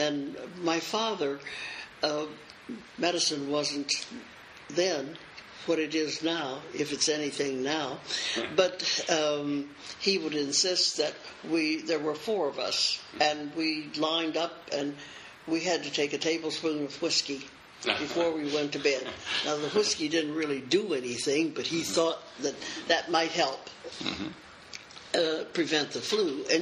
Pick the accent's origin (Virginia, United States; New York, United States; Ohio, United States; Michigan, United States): Ohio, United States; Cincinnati; born there; I was born in Cincinnati, Ohio, in 1913, mm-hmm. October the 15th, 1913.